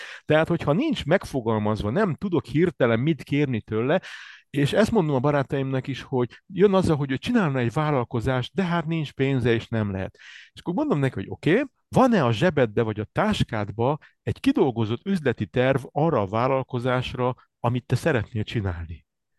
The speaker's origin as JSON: {"language": "Hungarian", "town": "Cluj-Napoca", "region": "Cluj County", "country": "Romania", "tie": "born or raised there", "lives_now": "Hungary", "said": "én Kolozsváron születtem, Kolozsváron van egy specialitás, úgy hívják, hogy békatészta."}